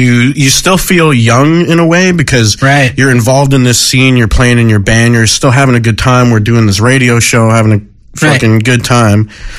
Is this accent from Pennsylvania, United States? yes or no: yes; Pennsylvania, United States; I remember this story as a kid growing up in Pennsylvania.